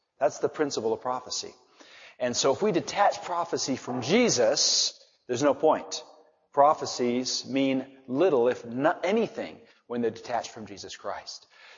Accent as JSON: {"language": "English", "country": "Ireland", "said": "Speaking as an Irishman right now, I love those potatoes for breakfast."}